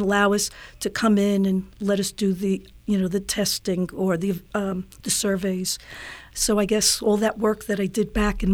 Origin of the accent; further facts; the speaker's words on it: New York, United States; now in Tucson, United States; I am from New York, and that's where I was working before I moved to Tucson.